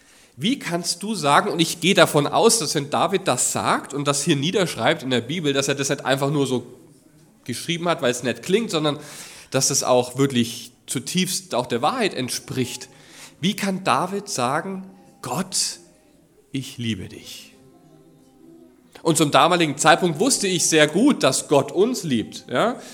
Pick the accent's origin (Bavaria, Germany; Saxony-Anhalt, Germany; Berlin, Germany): Bavaria, Germany; Forchheim; Ich bin, wie gesagt, geboren und groß geworden in Forchheim